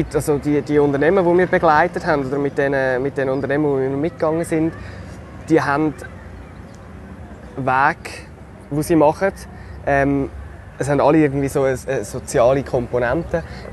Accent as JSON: {"language": "German", "country": "Switzerland", "said": "wieso gehe ich als Schweizer jetzt eine Reportage machen über den Urkaffee, aber ich glaube, es hat schon eine Berechtigung, weil wir in der Schweiz, wir sind ein riesiges Kaffeeland"}